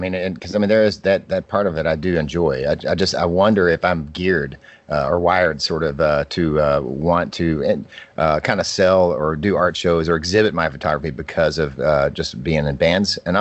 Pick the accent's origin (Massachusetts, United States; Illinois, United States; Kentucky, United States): Kentucky, United States; Louisville; I'm from Louisville, Kentucky, and I am drinking a Miller Lite.